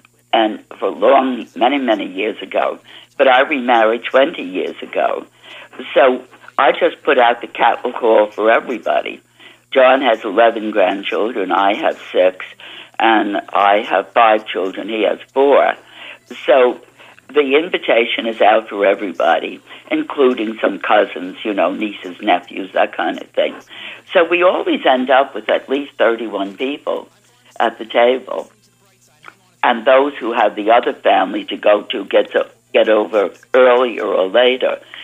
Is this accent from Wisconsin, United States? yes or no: no; Bronx, New York, United States; now in New Jersey, United States; Well, I was raised in the Bronx, and then lived in New York for a few years, and then moved out to New Jersey.